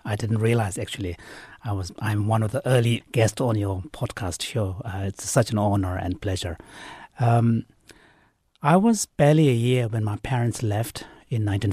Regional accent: northern India, India; also born or lived in Tibet; I was born in Tibet. So in the early part of my childhood was really spent in India, in the northern part of India.

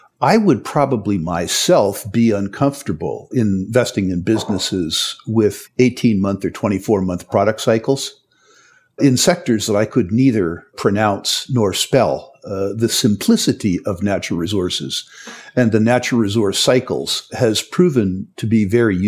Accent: San Jose, California, United States; born there; I was born in 1953 in San Jose, California, now known as downtown Silicon Valley.

